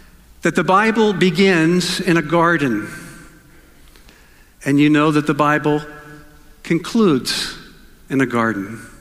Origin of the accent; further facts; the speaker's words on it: North Carolina, United States; moved away; My wife, Cindy, joins me, and we're originally from North Carolina, but these last 3 years we've been up in Grand Rapids, Michigan